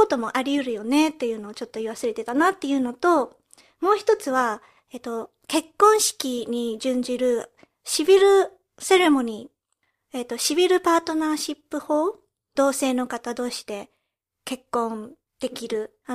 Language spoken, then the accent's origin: Japanese; United Kingdom; also born or lived in Japan; 日本生まれイギリス育ちの私たちがロンドンからお送りする